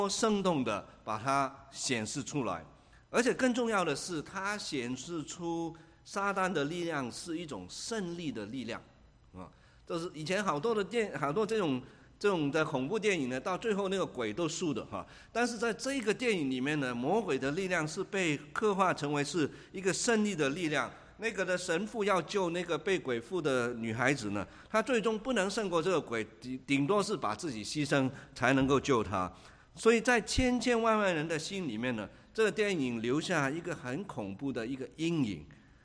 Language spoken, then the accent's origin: Chinese; Hong Kong; 我是在香港长大